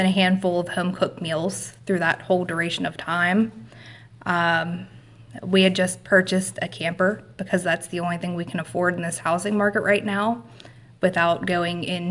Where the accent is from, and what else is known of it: Darlington, Pennsylvania, United States; born or raised there